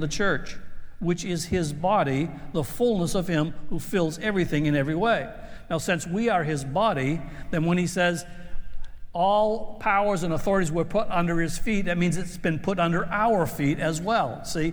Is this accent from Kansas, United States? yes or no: no; Gardiner, Maine, United States; I come from Gardner, Maine. Has anybody ever heard of Gardner, Maine? No one has. 5,000 people, nowhere, nothing's happening there.